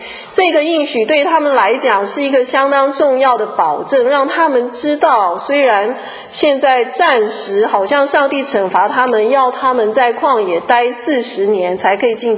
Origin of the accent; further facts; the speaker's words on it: China; 我们中国人生孩子喜欢做满月啊，生完孩子满月之后，满月就要请一个满月酒席啊，请客。